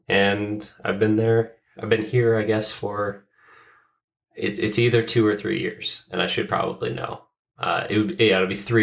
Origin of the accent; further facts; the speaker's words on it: Ohio, United States; also born or lived in San Diego; I grew up in Southwest Ohio, and I came to Cleveland for school. And then I briefly moved to San Diego after school